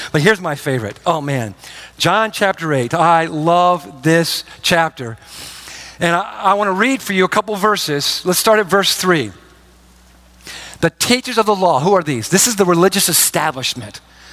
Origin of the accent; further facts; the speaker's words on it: Michigan, United States; even though I grew up in Michigan for a while, I'm an Ohio State Buckeye.